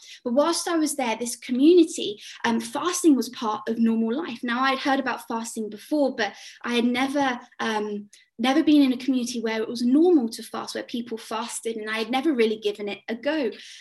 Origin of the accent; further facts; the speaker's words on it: South West England, United Kingdom; moved away; I grew up in Dorset on the south, on the coast, and so it was a very different kind of transition across.